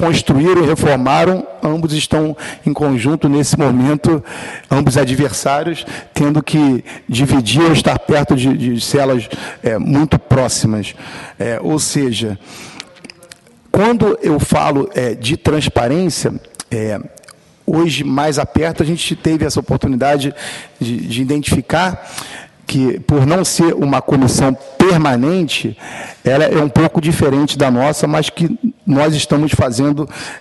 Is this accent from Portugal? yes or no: no; Rio de Janeiro, Brazil; eu que sou do Estado do Rio de Janeiro